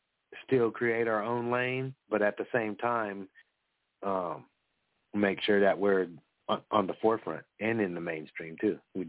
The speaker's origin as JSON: {"language": "English", "region": "California", "country": "United States", "lives_now": "Colusa, United States", "said": "I'm Miwok. I'm from California, but I'm on the Putwin land. I'm on the Kutsuldihi Reservation here in Colusa, California, with my wife's relatives."}